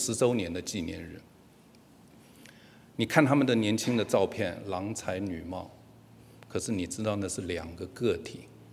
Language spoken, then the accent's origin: Chinese; China; 我们东方人，特别是我们中国人，我们常常用沉默来代替赞美